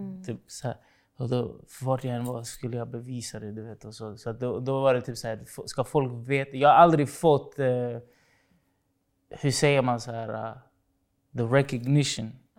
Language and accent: Swedish; Stockholm, Stockholm County, Sweden; jag kommer från Rinkeby, så där har folk, du vet, det är kanske en fattigare område.